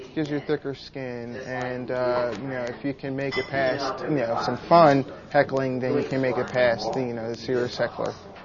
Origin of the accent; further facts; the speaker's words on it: Philadelphia, Pennsylvania, United States; Philadelphia.